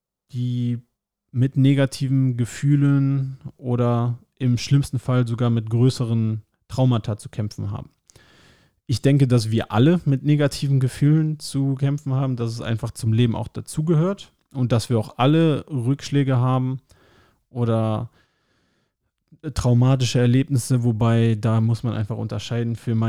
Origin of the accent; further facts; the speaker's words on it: North Rhine-Westphalia, Germany; now in Rostock, Germany; Ich lebe in Rostock, das ist so 6 Stunden von meiner Heimat in NRW entfernt, aber auch schon seit wirklich vielen Jahren lebe ich hier.